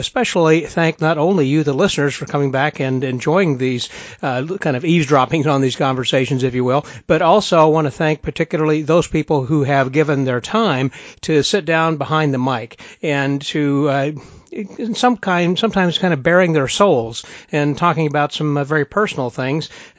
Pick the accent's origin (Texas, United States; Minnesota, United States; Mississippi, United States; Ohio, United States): Texas, United States; You know, I'm from Texas, and that's just kind of a natural thing I do for everybody